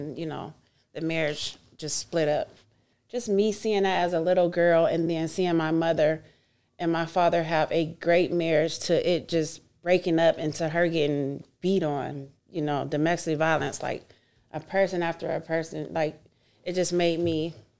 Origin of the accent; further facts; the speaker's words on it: Youngstown, Ohio, United States; So I grew up in Youngstown, Ohio. And that's where, you know, we're originally from.